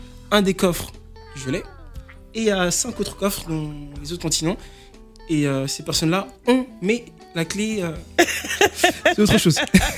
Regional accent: France; born there; Je suis né en France.

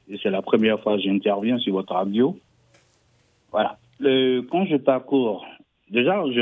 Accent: Côte d’Ivoire; now in France; Je suis ivoirien, je suis résident en France

